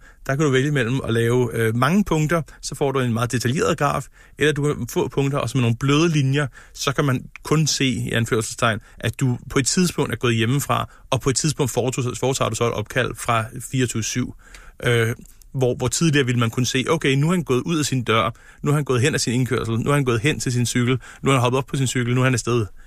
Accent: Helsingør, Capital Region of Denmark, Denmark; jeg er fra Helsingør oprindeligt

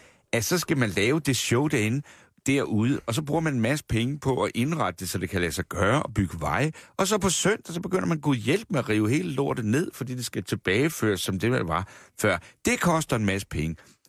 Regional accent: Svendborg, Region of Southern Denmark, Denmark; i min hjemby, Svendborg

